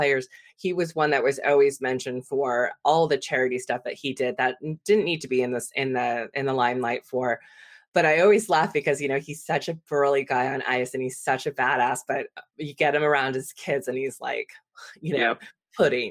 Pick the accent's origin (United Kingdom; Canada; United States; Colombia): United States; California; So I grew up in the Bay Area.